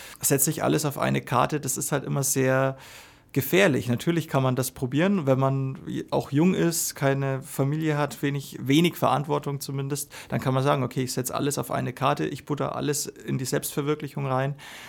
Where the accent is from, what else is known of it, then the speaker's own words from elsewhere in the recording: Limmersdorf, Bavaria, Germany; now in Bayreuth, Germany; Heimat ist definitiv in Oberfranken. Ich bin in Limmersdorf aufgewachsen und fühle mich da auch heute noch pudelwohl. Und da spüre ich schon, da ist meine Heimat, da gehöre ich hin. Und jetzt lebe ich mit meiner Familie in Bayreuth.